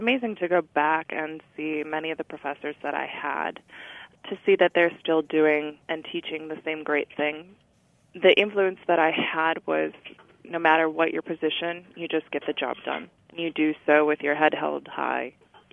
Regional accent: Wisconsin, United States; And growing up in Wisconsin, I never knew that I could do this for a living.

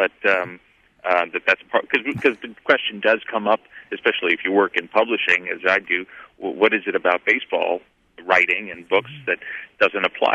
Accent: New York City, New York, United States; despite the fact I grew up in New York City, for some strange reason I grew up a Pirates fan

